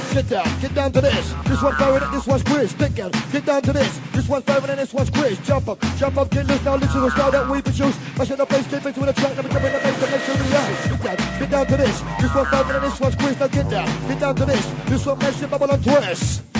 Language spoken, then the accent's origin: English; Forest Gate, London, United Kingdom; Born and raised in Forest Gate, now when I'm on the mic, I terminate.